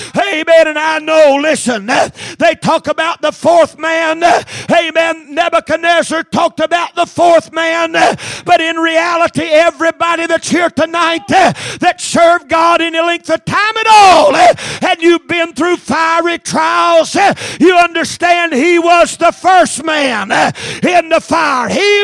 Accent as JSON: {"language": "English", "region": "North Carolina", "country": "United States", "said": "and he's from West Virginia, I'm from North Carolina."}